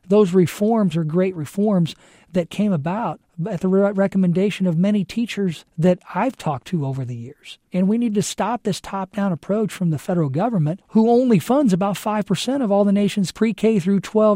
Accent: Taylorville, Illinois, United States; in my hometown of Taylorville

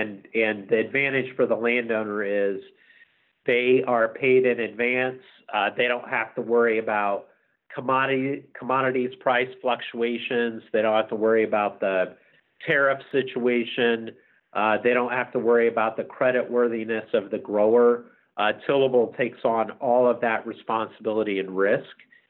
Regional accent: Lawrenceville, Illinois, United States; my background is I grew up in Southern Illinois in a small town called Lawrenceville, basketball powerhouse, back in the 70s and 80s.

